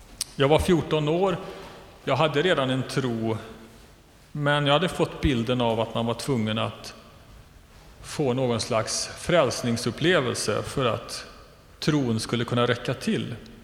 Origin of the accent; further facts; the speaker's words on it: Västra Götaland County, Sweden; Jag är uppvuxen på landsbygden i Västergötland